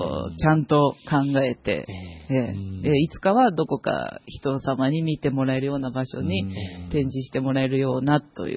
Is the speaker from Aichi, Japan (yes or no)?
no; Matsuzaki, Shizuoka, Japan; 私は松崎町出身なのですが